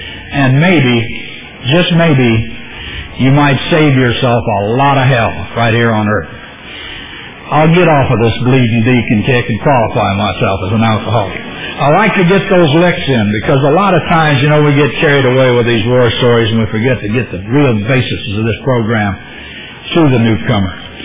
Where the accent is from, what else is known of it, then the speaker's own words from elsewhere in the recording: Fort Collins, Colorado, United States; born there; I was born in Colorado, a little town called Fort Collins, just north of Denver.